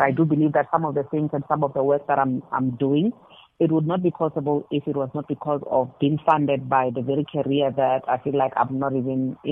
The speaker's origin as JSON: {"language": "English", "town": "Mashamba", "region": "Limpopo", "country": "South Africa", "tie": "born or raised there", "said": "I was born and bred in Mashamba Village, and I went to school there. That's like a few kilos away from Ilim. In the Makado, Noise Creature Municipality in Venda."}